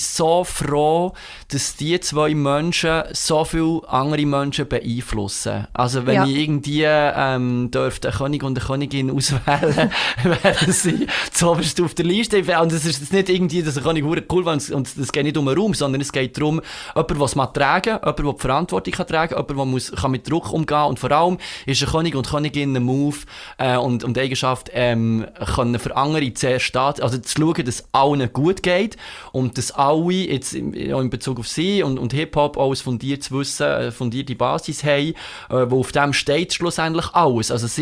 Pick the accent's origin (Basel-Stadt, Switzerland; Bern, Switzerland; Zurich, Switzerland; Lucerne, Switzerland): Bern, Switzerland; Biel; Ich bin einer ewig gegenwürdiger Bieler.